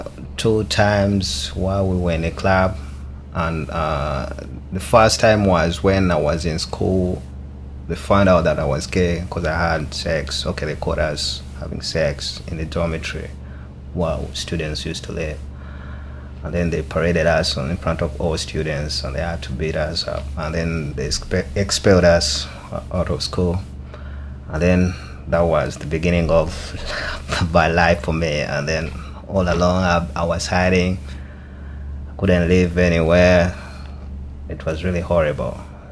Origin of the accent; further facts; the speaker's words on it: Uganda; now in United Kingdom; I'm from Uganda and I'm 26 years old.